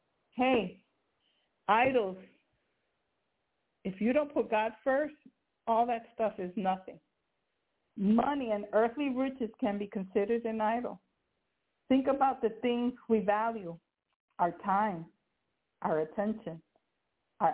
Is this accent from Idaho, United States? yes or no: no; Brooklyn, New York, United States; accent: Brooklyn; And my Brooklyn accent came out a little bit.